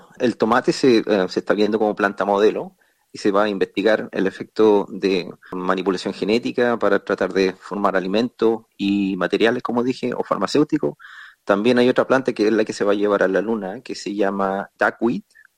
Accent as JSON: {"language": "Spanish", "country": "Chile", "moved": "as an adult", "lives_now": "Melbourne, Australia", "said": "Personalmente, soy original de Chile, pero he estado en Australia por más de 25 años."}